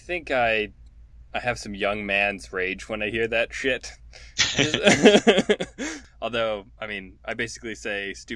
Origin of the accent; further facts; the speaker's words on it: Wisconsin, United States; We have to shout out Muskego, right? We're from Wisconsin. I got married in Muskego.